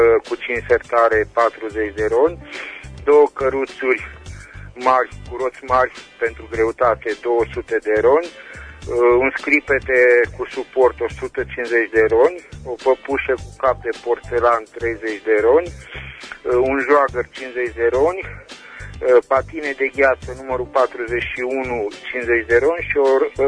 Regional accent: Reșița, Caraș-Severin, Romania; din Reșița și revin cu câteva anunțuri, vă rog.

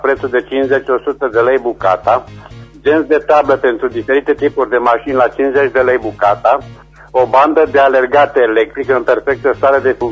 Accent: Reșița, Caraș-Severin, Romania; sunt din Reșița

